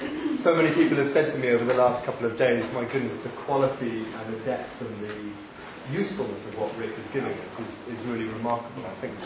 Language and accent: English; England, United Kingdom; as English people particularly, it's our model